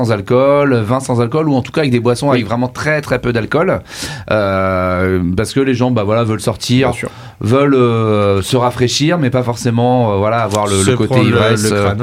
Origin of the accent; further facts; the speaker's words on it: France; en tant que français